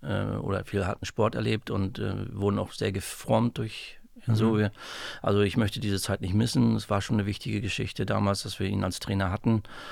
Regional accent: Güstrow, Mecklenburg-Vorpommern, Germany; Ich bin in Güstrow geboren, bin Güstrower Original, bin in Ladendorf zur Schule gegangen.

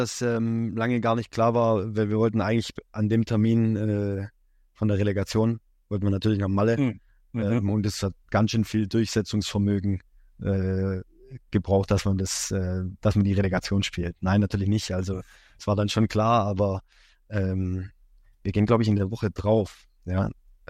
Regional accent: Albstadt, Baden-Württemberg, Germany; Nee, ich komme aus Albstadt. Okay. Ja, also ich kriege und ich sind in Albstadt aufgewachsen

